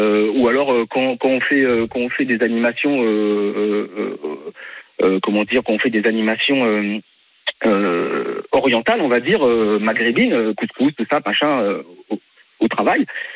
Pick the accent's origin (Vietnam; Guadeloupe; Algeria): Guadeloupe; Alors moi je suis Guadeloupéen, d'accord?